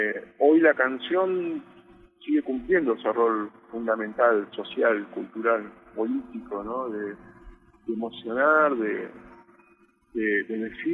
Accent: Comodoro Rivadavia, Chubut, Argentina; hoy nosotros somos de Comodoro Rivadavia, viajamos a Río Negro y siempre intentando sostener la estadía de la Patagonia

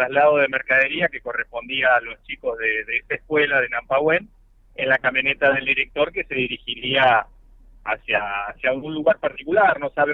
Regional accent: Río Negro, Argentina; Para los que somos del Alto Valle, para los que conocen el Alto Valle

